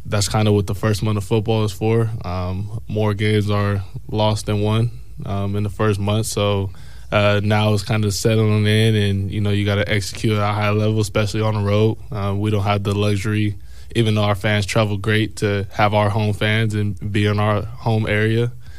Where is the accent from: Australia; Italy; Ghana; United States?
United States; California; I'm from the Inland Empire.